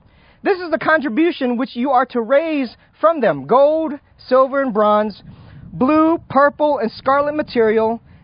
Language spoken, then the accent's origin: English; Roanoke, Virginia, United States; So I am from Roanoke, Virginia, and in Roanoke, I say I'm from the mountains of Roanoke